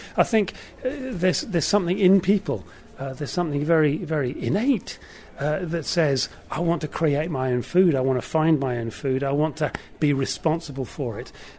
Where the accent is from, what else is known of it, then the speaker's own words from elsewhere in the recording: North Shields, North East England, United Kingdom; Yes, I come from the North East. I come from North Shields. Okay, I was born and brought up in North Shields.